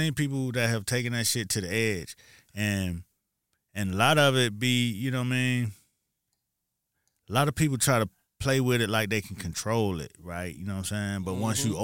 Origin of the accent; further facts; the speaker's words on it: Miami, Florida, United States; I mean, I've been around. I'm from Miami, so a lot of that shit was going around.